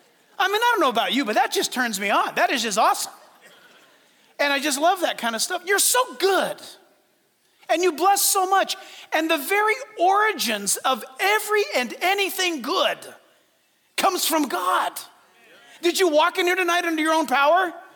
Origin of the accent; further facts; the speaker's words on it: San Diego, California, United States; Because my mom, I told you before, my mom was born and raised in Hawaii. So I was raised in San Diego under my mom's house care, right?